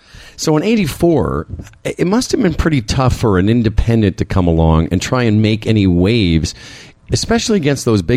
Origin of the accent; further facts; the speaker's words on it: Western Canada, Canada; You know, we grew up in Canada, you know, we're a little bit older than you